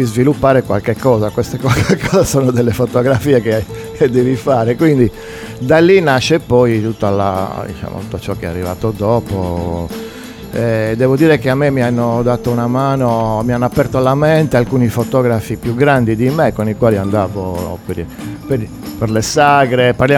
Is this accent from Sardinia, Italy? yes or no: yes; Cagliari, Sardinia, Italy; Io sono cresciuto a Cagliari e poi ci siamo trasferiti a Poggio dei Pini negli anni 60.